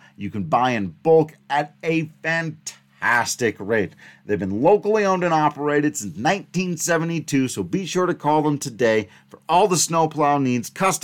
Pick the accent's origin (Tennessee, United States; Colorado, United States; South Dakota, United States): Colorado, United States; Grand Junction; in places like Grand Junction, which, yes, happens to be my hometown.